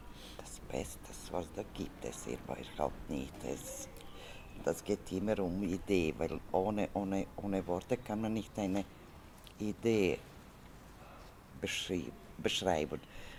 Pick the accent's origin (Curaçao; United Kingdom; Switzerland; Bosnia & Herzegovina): Bosnia & Herzegovina; Sarajevo, Federation of Bosnia and Herzegovina; first language Serbo-Croatian; German is a second language; also born or lived in Zagreb; now in Vienna, Austria; Ich bin in Zagreb geboren, ein großes Teil meines Lebens in Sarajevo verbracht, dann als Kriegsflüchtling nach Wien gekommen. Ich habe einmal eine Sprache, die damals genannt wurde, Kratoserbisch, gesprochen